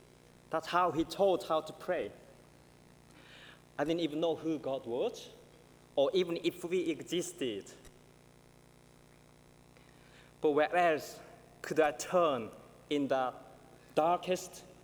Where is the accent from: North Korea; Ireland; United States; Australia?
North Korea; growing up in North Korea.